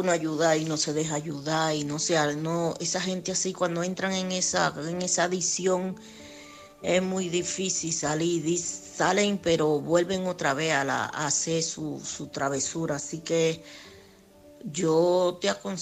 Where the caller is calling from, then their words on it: Alcorcón, Community of Madrid, Spain; de Madrid, de Alcorcón.